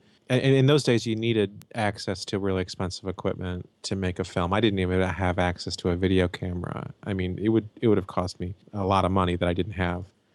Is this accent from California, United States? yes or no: no; Springfield, Illinois, United States; I grew up in Springfield, Illinois.